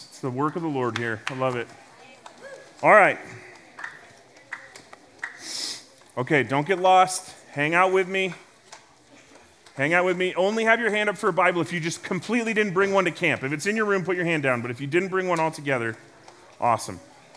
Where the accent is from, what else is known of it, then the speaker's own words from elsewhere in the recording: California, United States; I'm from Southern California, just outside of Los Angeles.